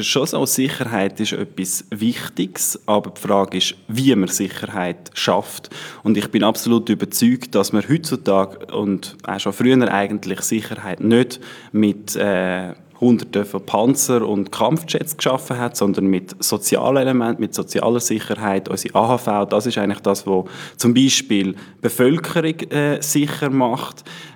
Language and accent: German; Switzerland; accent: mix of Bernese German and Valais German; now in Zurich, Switzerland; Als ich auf Zürich gekommen bin, haben mich einfach die Leute im Gymi ausgelacht wegen meinem Dialekt. Das ist so eine Mischung zwischen Berndeutsch und Walliserdeutsch.